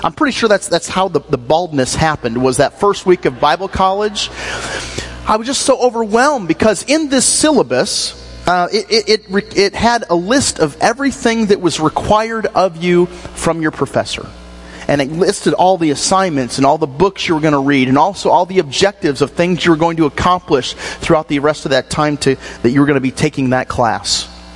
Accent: Michigan, United States; my family had just dropped me off in Missouri. We grew up in Michigan

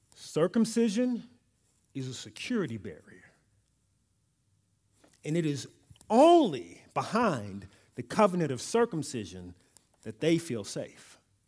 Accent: New York City, New York, United States; born there; To take it further, I was born in New York. I was born in the city. So where I'm from, you always lock your doors, and no matter who walked past you, you clutch your purse.

